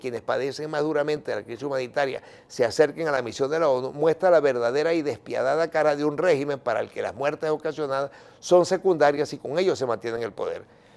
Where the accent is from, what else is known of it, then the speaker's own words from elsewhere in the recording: Venezuela; tener un documento de identificación como venezolano al cual tengo derechos según el derecho nacional e internacional.